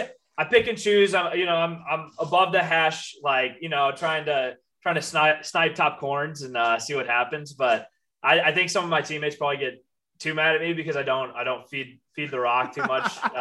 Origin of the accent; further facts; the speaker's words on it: St. Louis, Missouri, United States; And so I kind of fell in love with the city, and I'm from St. Louis originally.